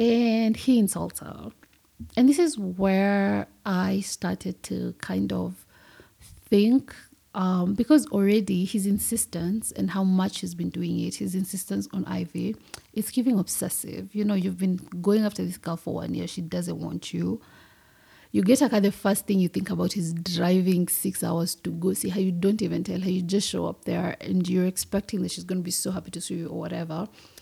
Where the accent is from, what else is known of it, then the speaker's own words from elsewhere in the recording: Kenya; just because I've been born and raised in Kenyan society, one thing that irritates me about Kenyan men